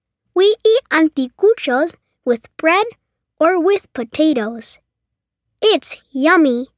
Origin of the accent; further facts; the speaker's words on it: Lima, Peru; English is a second language; Hi, I'm from Lima in Peru.